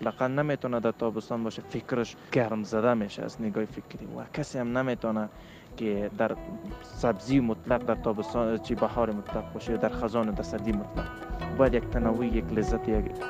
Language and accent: Persian; Afghanistan; یک جوان در افغانستان که زندگی میکنیم، از افغانستان هستیم